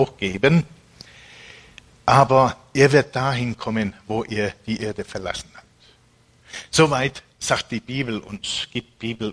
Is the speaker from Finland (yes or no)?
yes; Finland; In meiner Heimat in Finnland